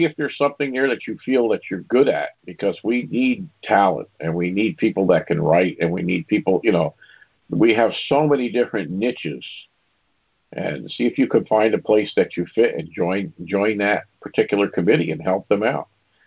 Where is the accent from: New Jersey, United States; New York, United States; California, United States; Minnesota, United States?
New York, United States; I'm going on to somebody from my home state here, New York.